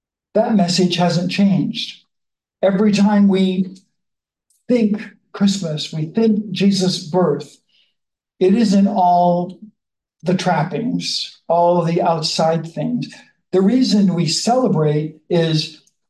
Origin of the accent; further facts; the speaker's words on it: East Coast, Canada; for me as a Canadian, knowing pretty much no one has heard of the town I was born in, I describe it in bigger terms, like I'm from East Coast of Canada